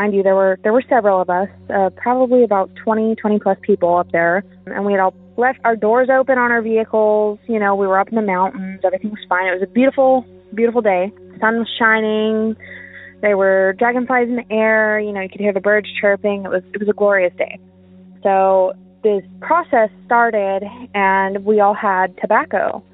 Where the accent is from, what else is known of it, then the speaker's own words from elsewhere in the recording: Montana, United States; now in Texas, United States; I'm formerly from Montana. I now currently reside in Texas.